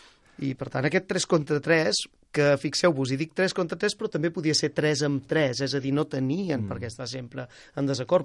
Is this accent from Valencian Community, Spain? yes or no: no; Girona, Catalonia, Spain; accent: Girona; jo sóc gironí, ja se'm deu notar amb l'accent.